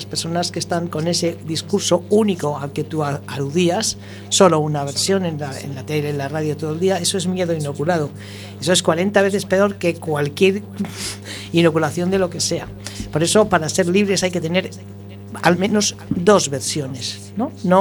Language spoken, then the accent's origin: Spanish; Ferrol, Galicia, Spain; born there; also born or lived in Madrid; Yo nací en Ferrol y me he venido de Madrid hace 3 años aquí